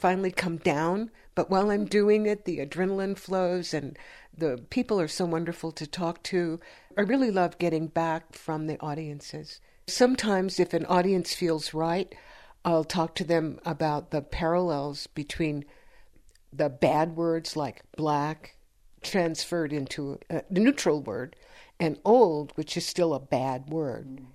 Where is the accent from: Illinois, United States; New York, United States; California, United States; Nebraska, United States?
California, United States; Berkeley; So I grew up on the Berkeley campus.